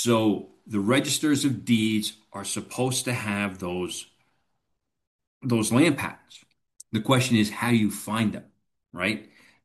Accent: New York, United States; right? I had to check out my home state, New York.

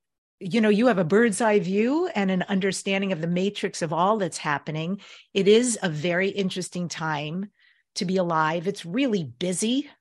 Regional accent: New York, United States; because I'm Jewish and I grew up in New York, like a lot of stuff was weird to me.

